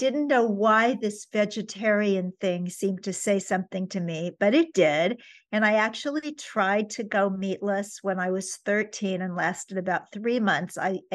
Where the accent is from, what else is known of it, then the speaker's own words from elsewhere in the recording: New York, United States; also born or lived in Kansas City, Missouri; So I'm going to remember that I'm a New Yorker and talk really fast.